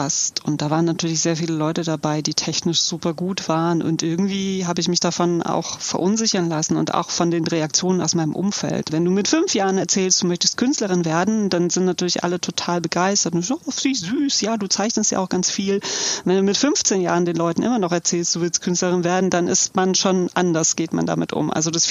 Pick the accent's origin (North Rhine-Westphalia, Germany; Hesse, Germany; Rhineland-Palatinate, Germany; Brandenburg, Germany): North Rhine-Westphalia, Germany; Düsseldorf; Und dann bin ich geboren und aufgewachsen in Düsseldorf